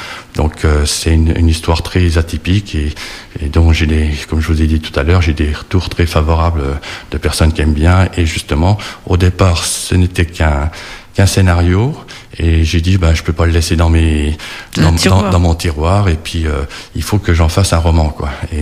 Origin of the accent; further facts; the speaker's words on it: Delme, Grand Est, France; Alors je suis de Delme, près de Château-Salin, si ça parle à certaines personnes.